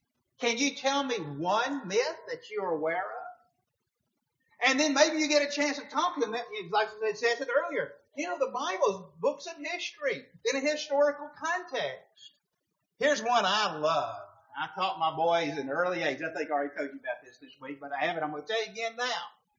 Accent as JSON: {"language": "English", "town": "Birmingham", "region": "Alabama", "country": "United States", "tie": "born or raised there", "said": "Back when I grew up in Birmingham, there was a man that had a lot of influence on me."}